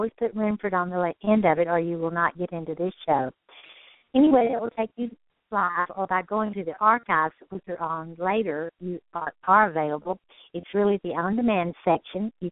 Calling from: Redmond, Washington, United States; I am myself calling from Redmond, Washington, so we're just all over the map here.

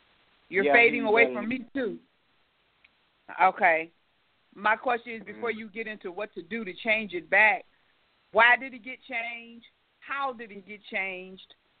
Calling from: Cleveland, Ohio, United States; And I'm calling from Cleveland, Ohio.

